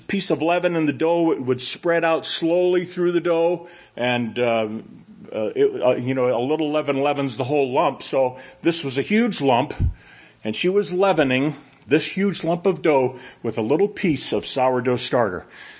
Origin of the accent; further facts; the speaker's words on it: Scotland, United Kingdom; But I'm Scottish. We can't throw things away.